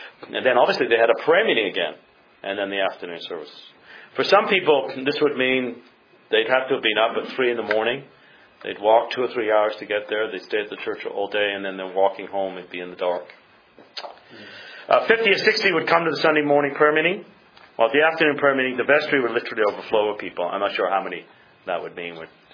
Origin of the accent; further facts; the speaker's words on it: United Kingdom; Growing up in Britain, this is something you'd associate with, you know, the Southern Europeans.